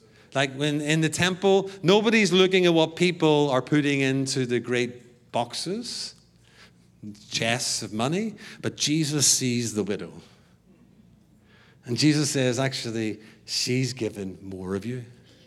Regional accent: Belfast, Northern Ireland, United Kingdom; moved away as an adult; I grew up in Belfast. I keep saying to Peter, watch the Belfast movie. Because that movie about Belfast is where my family grew up. I was born in 1968 when the Troubles started

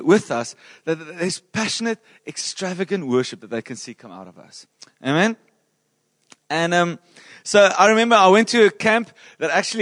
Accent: Bloemfontein, Free State, South Africa; originally I am from Bloemfontein, yes.

